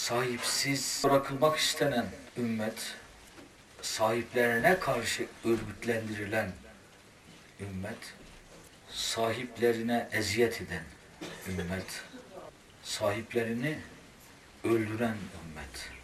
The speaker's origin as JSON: {"language": "Turkish", "region": "Erzurum", "country": "Turkey", "lives_now": "Istanbul, Turkey", "said": "Erzurumluyum. İstanbul'da ikamet etmekteyim."}